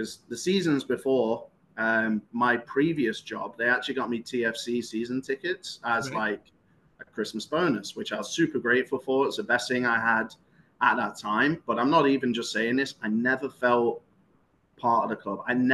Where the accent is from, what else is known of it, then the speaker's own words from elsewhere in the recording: England, United Kingdom; And growing up in England, you know, if you meet somebody, you hang out with them at a bar